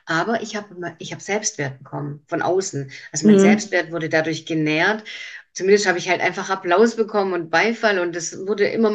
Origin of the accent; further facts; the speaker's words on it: Biberach, Baden-Württemberg, Germany; moved away as an adult; aus deinem kleinen, beschaulichen Biberach, das war meine Heimat damals